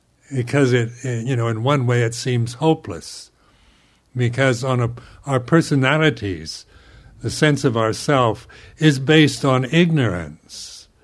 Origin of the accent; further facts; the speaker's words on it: United States; because being an American, I was never told to accept the human condition, but always to try to improve it.